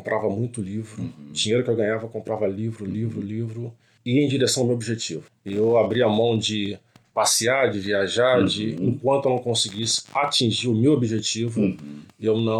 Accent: Rio de Janeiro, Brazil; Jacarepaguá. Nascido e criado em Jacarepaguá.

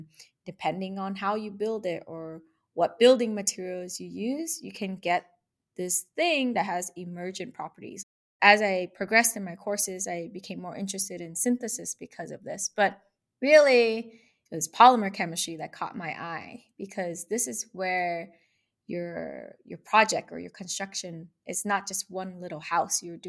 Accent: San Jose, California, United States; I grew up in San Jose, California. My mom did middle school, my dad did high school, immigrants

